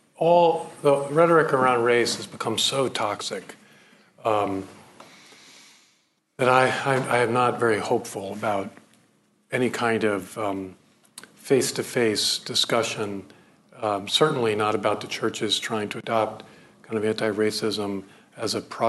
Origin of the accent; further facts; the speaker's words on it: Baltimore, Maryland, United States; I grew up in Baltimore in the 1960s, and man, it was a lot harder to be a black American in Baltimore in the 1960s than it is today